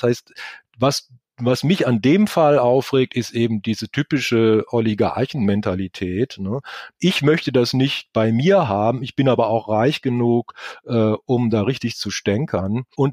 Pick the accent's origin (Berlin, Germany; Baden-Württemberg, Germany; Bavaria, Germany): Baden-Württemberg, Germany; Wiesloch; also born or lived in Freiburg; Erstmal komme ich ja eigentlich aus dem Dorf. Also ich meine, ich bin zwar geborener Freiburger, das ist jetzt, wenn man guten Willen hat, eine Stadt, aber aufgewachsen bin ich ja in Wiesloch bei Heidelberg im ländlichen Bereich.